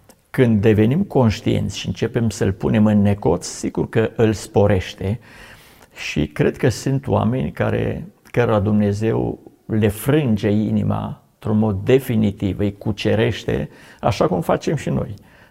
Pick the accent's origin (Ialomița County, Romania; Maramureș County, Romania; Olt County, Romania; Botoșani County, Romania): Botoșani County, Romania; Derska; satul meu se numește Derska, e pe graniță cu Ucraina.